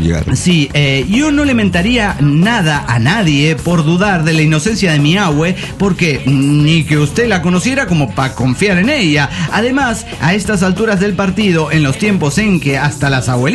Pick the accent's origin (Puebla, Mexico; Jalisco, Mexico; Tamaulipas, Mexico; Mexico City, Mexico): Mexico City, Mexico; Soy el ilusionado del DF mexicano.